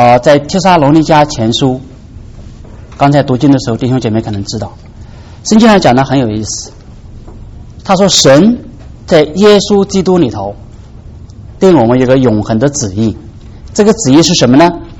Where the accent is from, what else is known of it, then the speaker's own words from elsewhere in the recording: China; 感恩很简单，我们中国人呢是个懂感恩的人，中国人是个懂感恩的民族啊，中华民族啊。